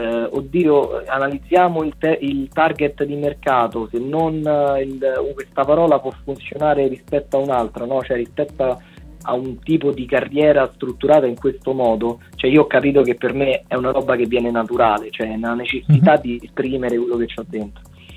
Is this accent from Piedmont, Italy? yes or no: no; Rome, Lazio, Italy; Io sono di Roma, quindi nel territorio laziale abbiamo fatto dei live